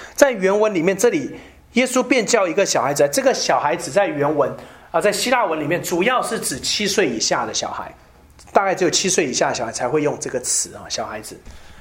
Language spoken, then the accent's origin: Chinese; Malaysia; 像我在马来西亚长大，我不知道其他地方华人怎么样。我在马来西亚长大，